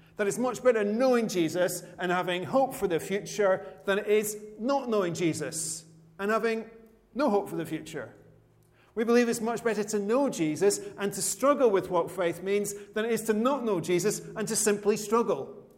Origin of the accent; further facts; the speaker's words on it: Scotland, United Kingdom; Just obviously, being Scottish and being from the part of Scotland I'm from, there's some links there with Andy Murray